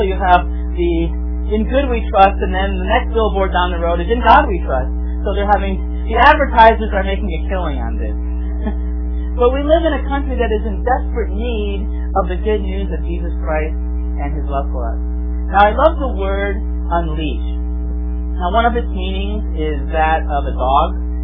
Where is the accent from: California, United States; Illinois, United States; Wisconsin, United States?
Wisconsin, United States; Milwaukee; also born or lived in Madison; now in Raleigh, United States; I grew up in Milwaukee, Wisconsin, and grew up there and until college.